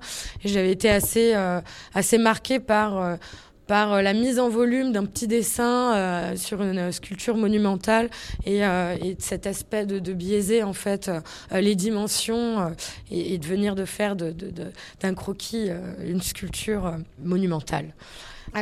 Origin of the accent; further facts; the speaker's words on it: Paris, Île-de-France, France; Je suis donc née à Paris. J'ai grandi à Paris et je suis fille d'artisan